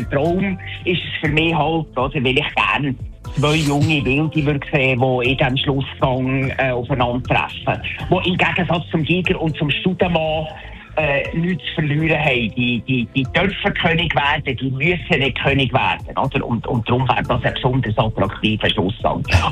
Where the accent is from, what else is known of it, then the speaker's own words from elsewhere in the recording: Bern, Switzerland; dann sage ich als Berner sage ich jetzt halt.